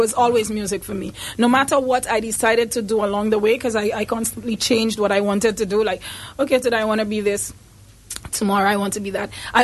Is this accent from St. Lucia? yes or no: yes; St. Lucia; I grew up like any other St. Lucian kid.